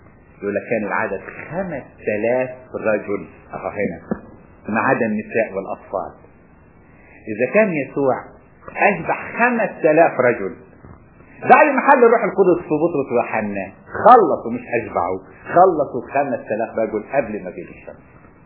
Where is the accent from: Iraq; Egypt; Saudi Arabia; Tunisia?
Egypt; بيسمى عندنا في مصر مجلس الشعب